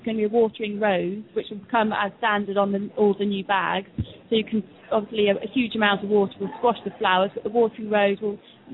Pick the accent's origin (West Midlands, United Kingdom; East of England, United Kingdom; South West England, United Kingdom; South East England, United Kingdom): West Midlands, United Kingdom; I'm from Worcestershire in England, so central counties in England.